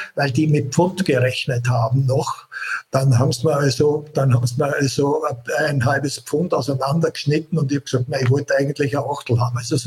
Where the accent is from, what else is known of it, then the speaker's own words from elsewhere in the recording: Upper Austria, Austria; Also wir kommen aus Oberösterreich.